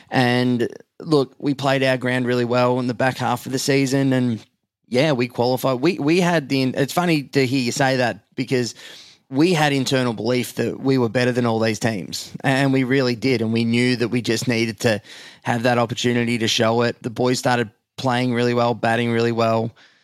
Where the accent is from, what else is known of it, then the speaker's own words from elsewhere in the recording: Australia; I'm in the middle as the Aussie trying to be a bit laid back and it's okay. But then we have rules in Australia that you don't break.